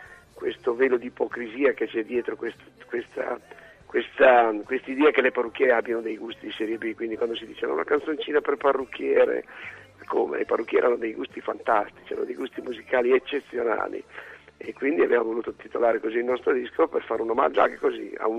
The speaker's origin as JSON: {"language": "Italian", "town": "Bertinoro", "region": "Emilia-Romagna", "country": "Italy", "tie": "born there", "also_born_or_lived": "Vignola", "lives_now": "Bologna, Italy", "said": "io sono nato in Romagna, Bertinore, provincia di Forlì, sono vissuto a Vignola e adesso vivo a Bologna, per cui cioè, io rappresento proprio l'Emilia Romagna in tutti i suoi aspetti"}